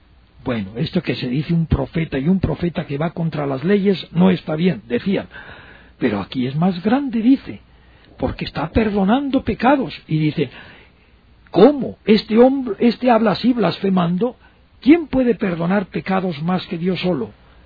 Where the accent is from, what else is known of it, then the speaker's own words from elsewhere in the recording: Burgos, Castile and León, Spain; una música que es de mi tierra, de mi provincia, de mi región de Castilla, de Burgos